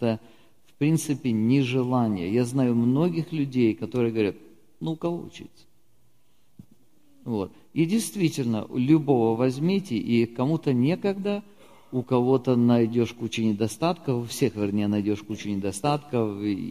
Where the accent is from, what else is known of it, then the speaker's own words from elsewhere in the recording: Russia; А я из России.